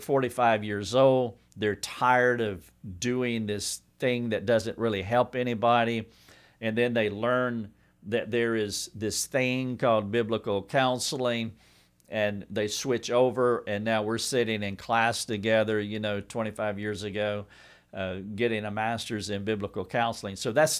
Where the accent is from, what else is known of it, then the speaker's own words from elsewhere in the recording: the South, United States; I'm from the South. The three R's down here are racing, wrestling, and religion.